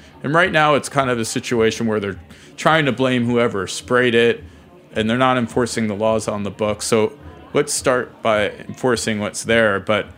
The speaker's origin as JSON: {"language": "English", "region": "Ohio", "country": "United States", "tie": "born or raised there", "said": "And I grew up in Ohio and I try to treat everybody the same."}